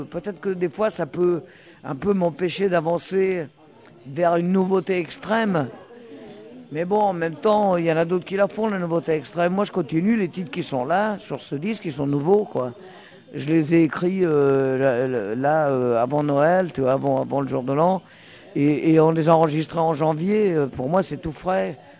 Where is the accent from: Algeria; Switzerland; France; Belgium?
France; Le Havre, Normandy; also born or lived in Italy; Enfin, je suis né en Italie, hein. De toute façon, je suis pas né en France, mais quand mon père émigré, il est venu vivre au Havre, travailler au Havre.